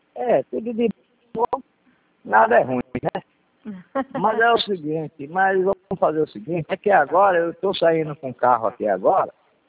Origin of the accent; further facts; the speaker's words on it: Bahia, Brazil; now in Rio de Janeiro, Brazil; Eu sou do Rio, quer dizer, estou aqui no Rio, mas na realidade eu sou baiano.